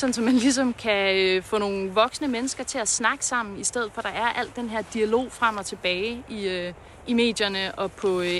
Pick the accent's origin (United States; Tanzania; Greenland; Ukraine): Greenland; man følte som grønlænder, man ikke var inviteret med til bordet